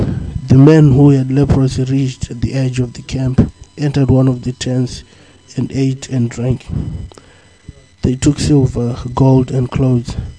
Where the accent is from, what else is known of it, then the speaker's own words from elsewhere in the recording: Dublin, Leinster, Ireland; I'm from Dublin.